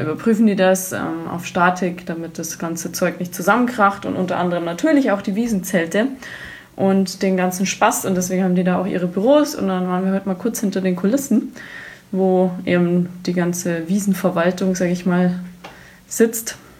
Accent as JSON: {"language": "German", "town": "Munich", "region": "Bavaria", "country": "Germany", "said": "als Münchner"}